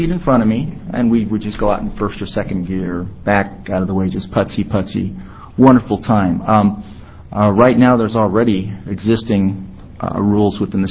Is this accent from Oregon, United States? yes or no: yes; Hillsboro, Oregon, United States; I'm from Hillsborough.